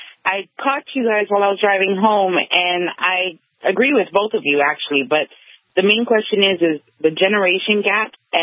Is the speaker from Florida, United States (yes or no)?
no; Hawaii, United States; I'm originally from Hawaii, and a lot of kids knew their teachers, not personally. I mean, you know, driving by, it was a small island.